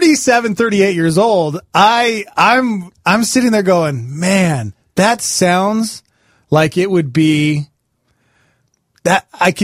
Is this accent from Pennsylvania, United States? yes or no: no; Montana, United States; I felt really bad for my friends, because growing up in Montana, a lot of my friends grew up on ranches or farms.